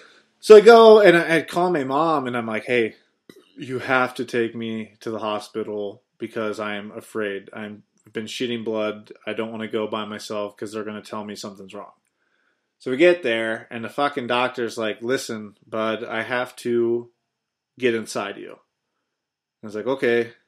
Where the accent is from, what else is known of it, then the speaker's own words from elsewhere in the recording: Ohio, United States; I'm from Ohio, dude.